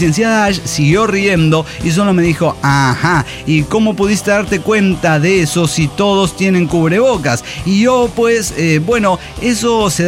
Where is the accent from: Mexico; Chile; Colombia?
Mexico; Ixcaquixtla, Puebla; empecé a ir los domingos yo solo al mercado de mi pueblito, Izcatquistla.